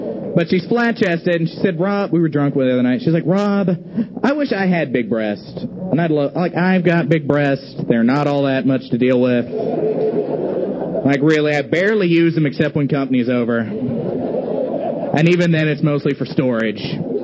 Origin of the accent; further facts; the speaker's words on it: Florida, United States; I'm originally from Florida.